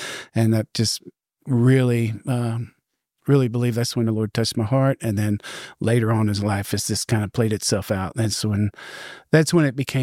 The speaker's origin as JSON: {"language": "English", "region": "Texas", "country": "United States", "tie": "born or raised there", "also_born_or_lived": "Ohio", "said": "So I was born in Ohio, but grew up here in Texas."}